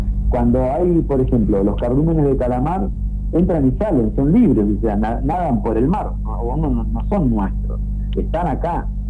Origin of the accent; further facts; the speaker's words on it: Argentina; como argentinos que somos, y como controladores y soberanos de nuestro mar